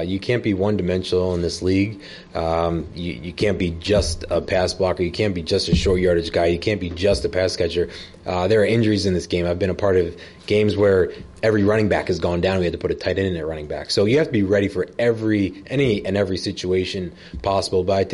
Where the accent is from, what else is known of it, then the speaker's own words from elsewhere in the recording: New Jersey, United States; a lot of my old buddies growing up in New Jersey, some of them played at Rutgers